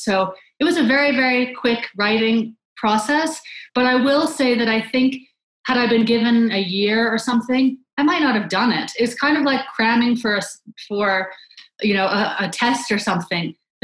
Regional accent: Canada; I'd love to learn Spanish, which I have never done. I grew up in Canada and studied French for 12 years and am in no way fluent in French

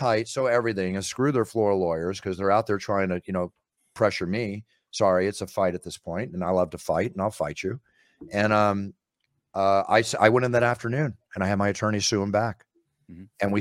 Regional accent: Philadelphia, Pennsylvania, United States; And I'm from Philadelphia. Obviously, I'm an Eagles fan forever.

